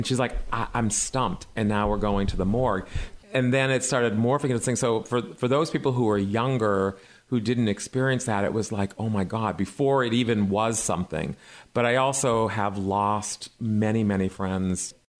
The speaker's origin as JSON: {"language": "English", "town": "Boston", "region": "Massachusetts", "country": "United States", "said": "Yeah, so I'm from Boston, and so during sort of the beginning initial, quote, AIDS crisis, before it actually even had a name, I was like 16, 17 years old"}